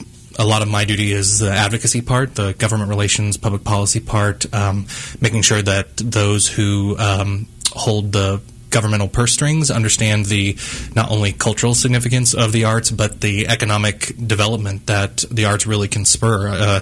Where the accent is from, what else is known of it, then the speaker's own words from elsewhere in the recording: Missouri, United States; I'm from Southwest Missouri, so I do say Missouri.